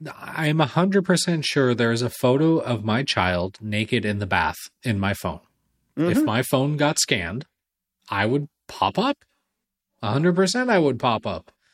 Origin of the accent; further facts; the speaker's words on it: California, United States; I grew up in Southern California